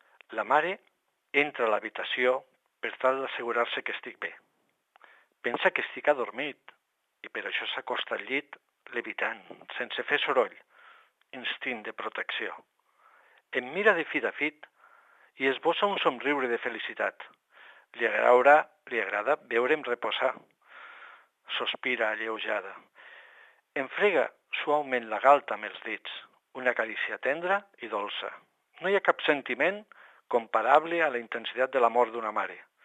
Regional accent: Vinaròs, Valencian Community, Spain; now in La Ràpita, Spain; tot i que jo soc fill de Vinaròs, visc a la Ràpita

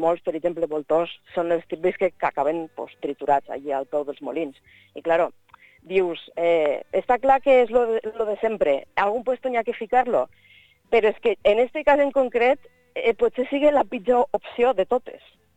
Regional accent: Fortanete, Aragon, Spain; la meva família és de Giral, som de Fortanete

